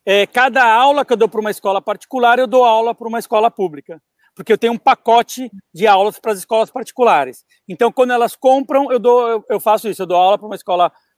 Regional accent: Brazil; Eu sou do Brasil, tudo.

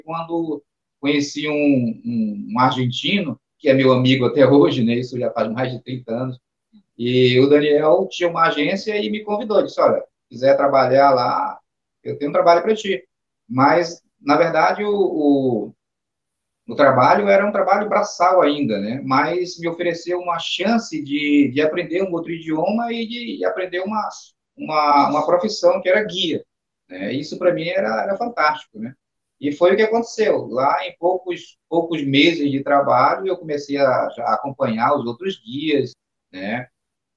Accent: Manaquiri, Amazonas, Brazil; now in Manaus, Brazil; Eu vim do interior, lá de Manaquiri, para Manaus

